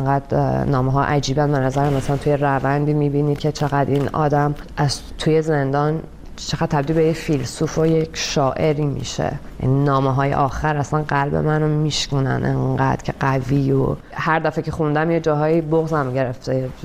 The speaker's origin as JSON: {"language": "Persian", "country": "Iran", "moved": "yes", "said": "من از ایران اومدم بیرون،"}